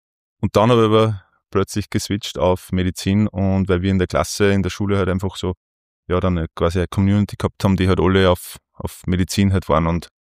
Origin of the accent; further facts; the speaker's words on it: Hörsching, Upper Austria, Austria; Ja, ein waschechter Oberösterreicher. Ich komme ursprünglich aus Hörsching. Und genau, bin jetzt immer noch in Oberösterreich, wohne jetzt aber in Pieperbach, bei Bennerhofen an der Krems ist es.